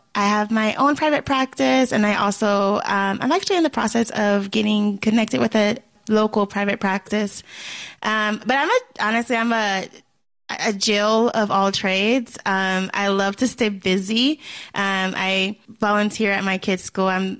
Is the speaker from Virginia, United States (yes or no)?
no; Georgia, United States; So I'm originally from Georgia, and I was home with my family.